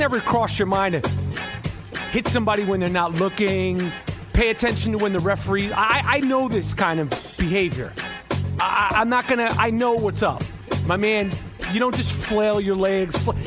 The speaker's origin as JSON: {"language": "English", "town": "New York City", "region": "New York", "country": "United States", "tie": "born or raised there", "said": "growing up in New York City in the 70s, 80s, and 90s, you played with me."}